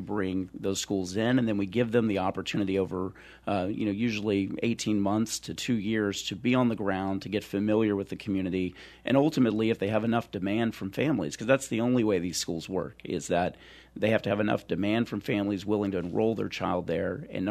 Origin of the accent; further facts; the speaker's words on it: Louisiana, United States; So I grew up in the Piney Woods of North Louisiana.